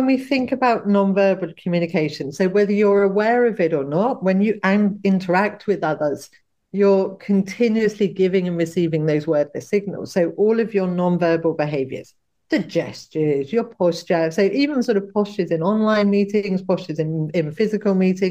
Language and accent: English; United Kingdom; UK residents, I'm British myself